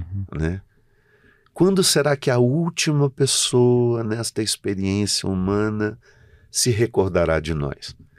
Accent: Formiga, Minas Gerais, Brazil; born there; para a cidade onde nós nascemos, onde ela nasceu, lá em Formiga.

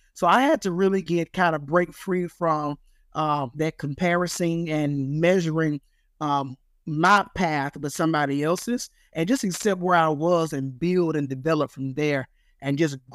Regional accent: Humboldt, Tennessee, United States; I am from Tennessee. And I live in a little country town called Humboldt.

